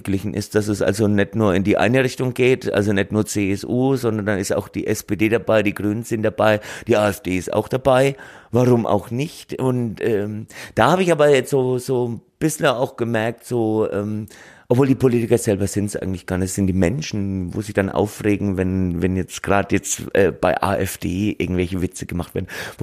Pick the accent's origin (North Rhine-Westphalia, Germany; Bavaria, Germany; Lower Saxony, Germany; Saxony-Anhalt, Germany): Bavaria, Germany; Bad Kissingen; ich komme aus Garitz, ein Stadtteil von Bad Kissingen mit einem eigenen Faschingsclub